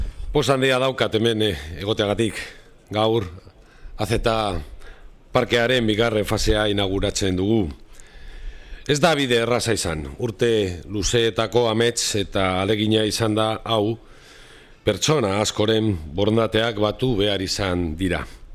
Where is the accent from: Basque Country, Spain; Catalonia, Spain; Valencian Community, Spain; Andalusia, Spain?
Basque Country, Spain; Portugalete; Primero por venir a mi pueblo, a Portugalete, donde siempre es un placer volver